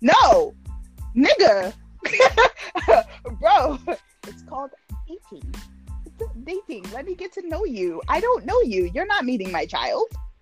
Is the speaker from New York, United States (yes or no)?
yes; New York, United States; You don't know, I'm dead ass from New York.